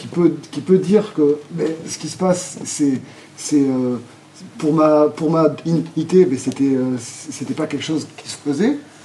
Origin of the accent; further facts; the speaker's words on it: Limoges, Nouvelle-Aquitaine, France; moved away as an adult; C'était la première fois que je venais de Limoges. J'avais atterri ici, je cherchais du travail